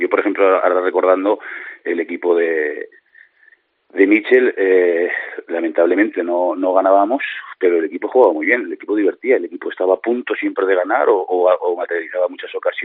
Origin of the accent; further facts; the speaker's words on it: Huesca, Aragon, Spain; Bueno, yo soy de Huesca y me siento muy muy representado con el club y me gusta Huesca desde niño.